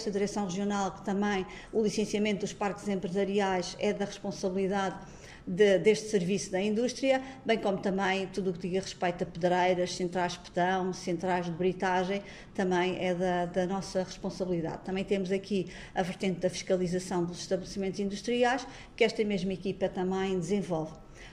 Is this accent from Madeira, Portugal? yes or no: yes; Madeira, Portugal; nossa forma de ser e de estar como madeirenses